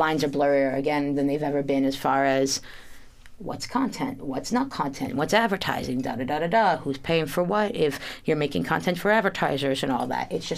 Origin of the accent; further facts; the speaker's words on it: New York, United States; As a white girl growing up in New York and upstate New York, it was, like … you know?